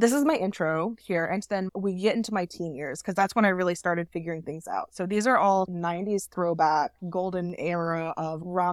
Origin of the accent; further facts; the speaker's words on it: Tennessee, United States; I grew up, just for context, I grew up in the American South in the late 90s, early 2000s. So it was a very different world than the one we're living in now. Tennessee. Very conservative.